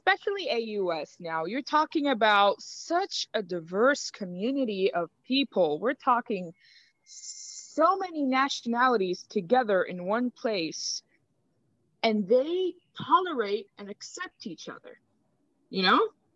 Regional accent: Riyadh, Riyadh Province, Saudi Arabia; also born or lived in Kuwait; now in Sharjah, United Arab Emirates; So I'm actually Egyptian. I was born in Kuwait, raised in Saudi, Riyadh to be very specific. And then I moved to Sharjah, UAE. Growing up in Riyadh was such a such a humbling experience, honestly, because it's a very communal country

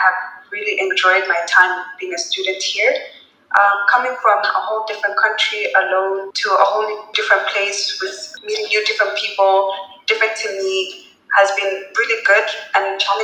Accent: Zambia; I'm full Somali. However, like ethnically I'm full Somali, but my nationality is Zambia. So I was born and raised in Zambia.

